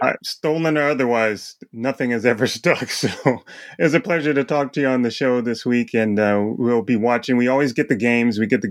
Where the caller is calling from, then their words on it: Japan; So always just know that we're watching here from Japan as well.